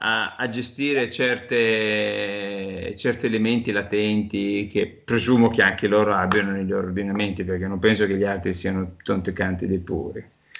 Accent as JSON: {"language": "Italian", "town": "Bologna", "region": "Emilia-Romagna", "country": "Italy", "said": "sono di Bologna"}